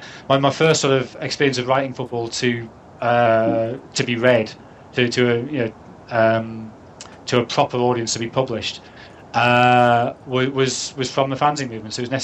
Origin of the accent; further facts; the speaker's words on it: Sunderland, North East England, United Kingdom; accent: Sunderland; certainly when I first started in journalism, I had quite a strong Sunderland accent.